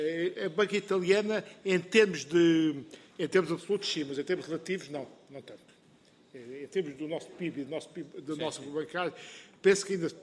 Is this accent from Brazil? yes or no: no; Portugal; eu sou português, mas sou europeu.